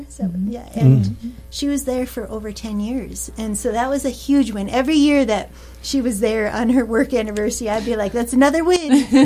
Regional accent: New London, Minnesota, United States; I grew up in New London, about four hours south of here.

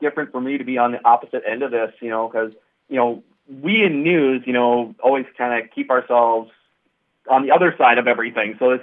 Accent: Bemidji, Minnesota, United States; Well, since 1981, pretty much born and raised in Bemidji. I spent about from 2004 to 2010 working in Minneapolis.

